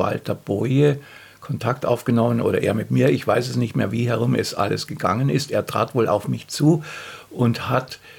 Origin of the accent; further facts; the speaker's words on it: Stuttgart, Baden-Württemberg, Germany; ich bin aus Stuttgart